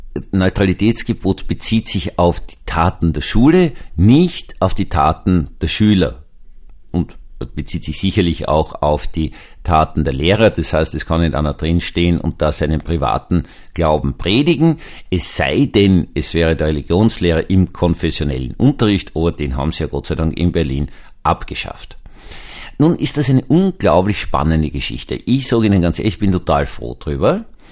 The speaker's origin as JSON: {"language": "German", "country": "Austria", "said": "ich kenne mich da als Österreicher nicht aus, weil wir haben nur ein Verfassungsgericht für ganz Österreich"}